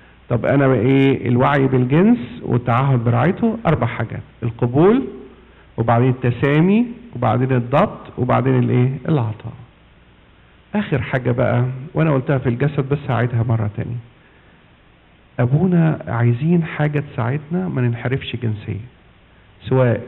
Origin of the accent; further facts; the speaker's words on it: Egypt; بصوا بقى في مثل عندنا في مصر يقول لك الهروب نص الجدعان